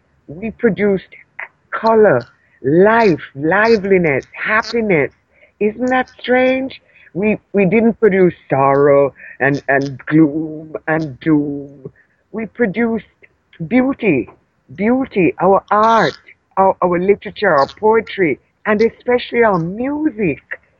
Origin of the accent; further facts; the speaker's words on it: Jamaica; born there; I always give thanks that I'm a Jamaican, that I was born in Jamaica, because it's such a special place.